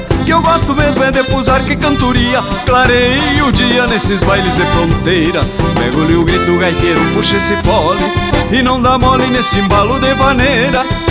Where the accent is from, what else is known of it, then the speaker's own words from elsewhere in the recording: Santana do Livramento, Rio Grande do Sul, Brazil; Um abraço, Santana do Livramento, minha terra querida.